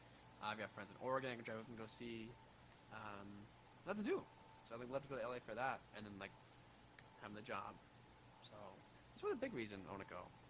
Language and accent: English; Japan; So I grew up in Japan